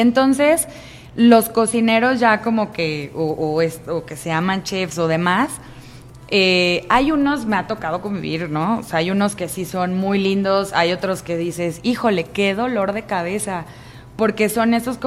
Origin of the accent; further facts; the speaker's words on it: Mexico; como buena educación mexicana